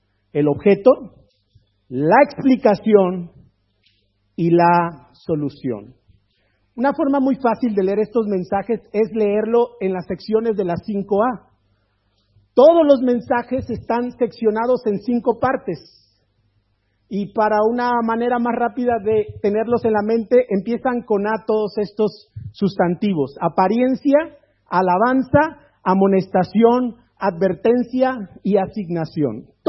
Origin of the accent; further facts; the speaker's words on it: Mexico; como decimos en México, en mi tierra